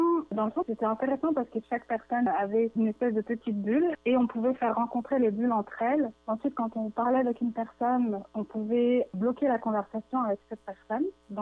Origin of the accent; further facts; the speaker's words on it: France; also born or lived in Cuba; now in Canada; moi, je suis française, mais avant ça, je vivais, disons, les 2 années avant d'arriver au Canada, j'étais à Cuba. Voilà, j'ai beaucoup bougé. J'ai vécu dans beaucoup de... C'est ça. J'ai vécu dans beaucoup de pays